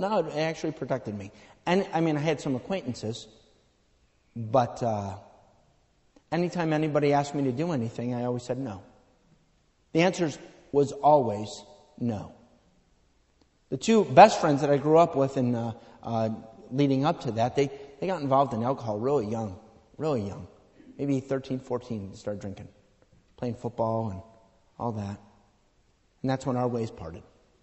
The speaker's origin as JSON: {"language": "English", "town": "Irondequoit", "region": "New York", "country": "United States", "tie": "born or raised there", "said": "I grew up in East Irondequoit. Went to Eastridge High School."}